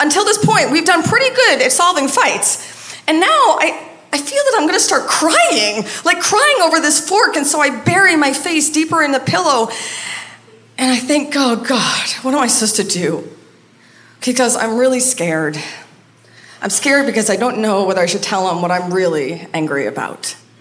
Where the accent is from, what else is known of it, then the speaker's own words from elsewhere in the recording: Maine, United States; his family from Iran and how I'm from Maine